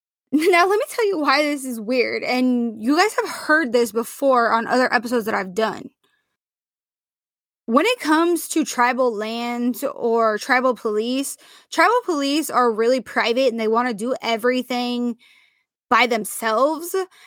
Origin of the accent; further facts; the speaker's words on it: Portland, United States; I just saw a little girl in my hometown of Portland was asleep in her car